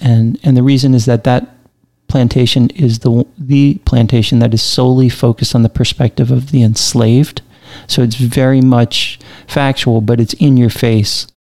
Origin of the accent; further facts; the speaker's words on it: New Orleans, Louisiana, United States; what are some of your favorite childhood memories growing up in New Orleans? Holidays, Mardi Gras, and what about Marie's and the girls?